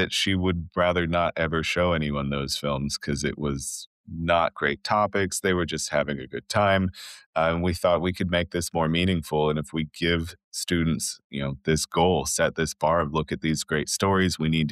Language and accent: English; Oregon, United States; I was definitely determined to get away from my hometown. Oregon, I was not convinced that I would ever leave, which is probably what most people that grew up in Oregon would say.